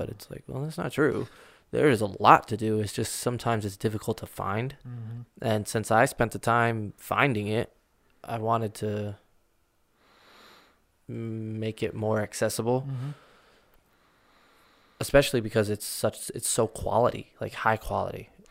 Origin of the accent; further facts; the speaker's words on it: Lubbock, Texas, United States; So I grew up in Lubbock and was a cellist. And I started in 7th grade playing cello at Evans Middle School.